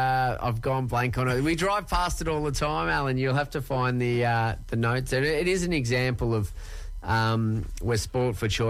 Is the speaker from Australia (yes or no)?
yes; Yarra Glen, Victoria, Australia; Growing up in Yarra Glen, we used to go to Gulf Station when I was at school.